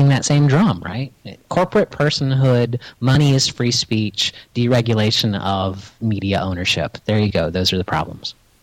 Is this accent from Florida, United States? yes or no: yes; St. Petersburg, Florida, United States; I mean, you have the St. Petersburg Times, which is owned by the nonprofit Poynter Institute from my hometown, yay